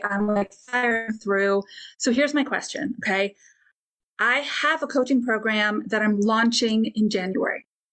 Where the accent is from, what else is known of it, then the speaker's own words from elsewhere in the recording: Vermont, United States; from Vermont.